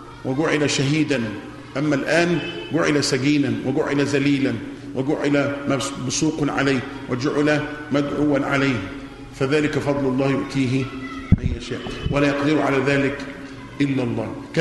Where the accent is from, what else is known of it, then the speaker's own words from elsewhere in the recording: Egypt; كمسلمين وليس كمصريين، لأننا مسلمين قبل أن نكون مصريين.